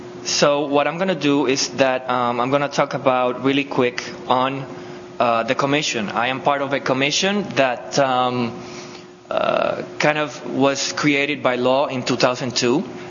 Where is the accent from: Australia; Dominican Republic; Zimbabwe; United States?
Dominican Republic; I am from the Dominican Republic.